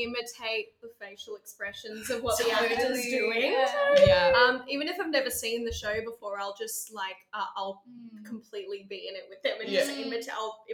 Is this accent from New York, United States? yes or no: no; Texas, United States; I grew up in Texas in the US, and so we grew up in really, really small towns